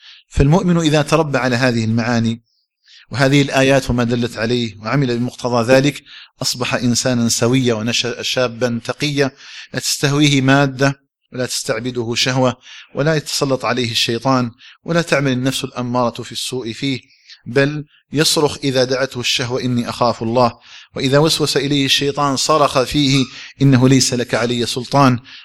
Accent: Algeria; اللهم اجعل بلدنا الجزائر آمنا مطمئنا

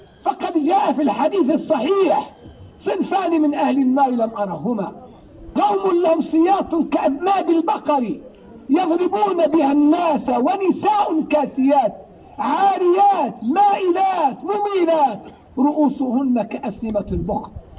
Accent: Algeria; وهي قد انتشرت في بعض المدن هنا عندنا في الجزائر

